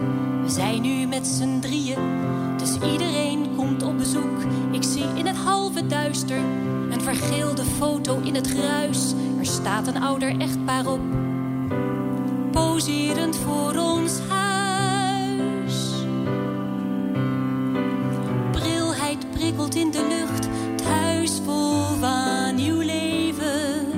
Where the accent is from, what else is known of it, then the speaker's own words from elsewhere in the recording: Harmelen, Utrecht, Netherlands; born there; Ik ben geboren in Harmelen, maar ik woon nu in Utrecht.